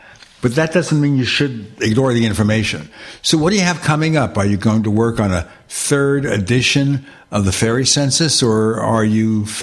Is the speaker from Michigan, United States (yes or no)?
no; Brooklyn, New York, United States; Well, I grew up in Brooklyn, New York. This was Brownsville and East Flatbush. Almost every other block, it was a pizza place.